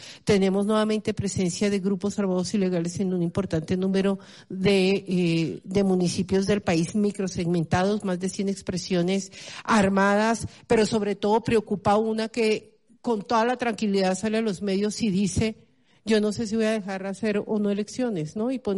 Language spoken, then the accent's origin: Spanish; Colombia; lo que nos jugamos nosotros como colombianos